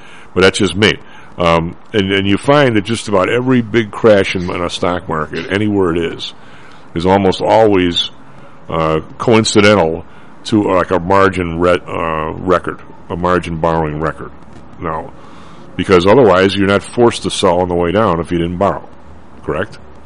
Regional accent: Evergreen Park, Illinois, United States; in when I grew up in Evergreen Park, there were probably six or seven smaller independent grocers in the hood.

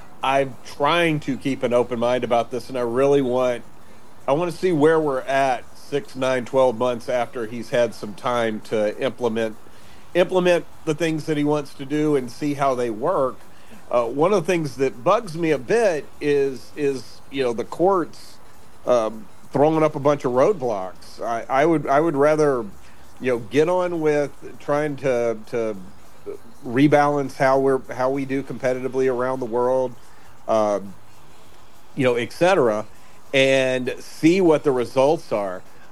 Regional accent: the South, United States; I grew up in the South

